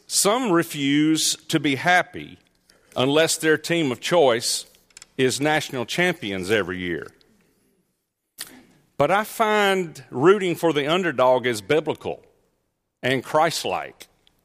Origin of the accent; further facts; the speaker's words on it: Tennessee, United States; I must admit it, I was born in Tennessee. I grew up in Tennessee. I was educated in Tennessee, more ways than one.